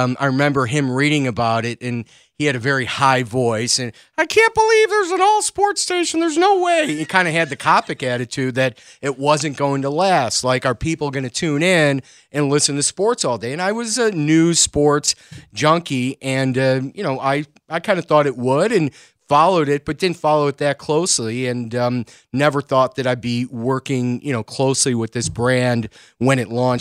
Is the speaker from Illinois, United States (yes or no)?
yes; Skokie, Illinois, United States; I grew up in Skokie and, you know, lived in Chicago my entire life, a short run in New York for a very short time.